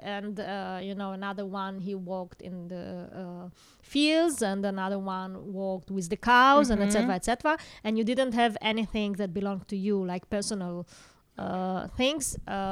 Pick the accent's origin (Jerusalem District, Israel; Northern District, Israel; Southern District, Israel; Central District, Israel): Central District, Israel; Kfar Saba; Yeah, I was born and raised in Kfar Saba. I had 2 years in Tel Aviv when I was a student.